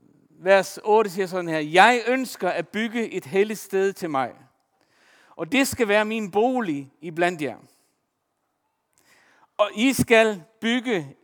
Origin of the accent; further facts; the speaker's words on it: Faroe Islands; Danish is a second language; Jeg er fra Færøerne, så det må jeg lige tilgive mig